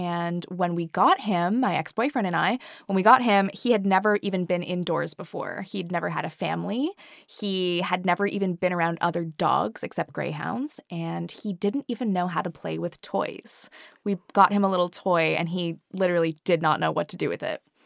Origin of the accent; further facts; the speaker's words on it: Canada; moved away as an adult; now in London, United Kingdom; I moved to the UK when I was 19 from Canada. So I moved away from my entire family and I kind of started everything new here in the UK.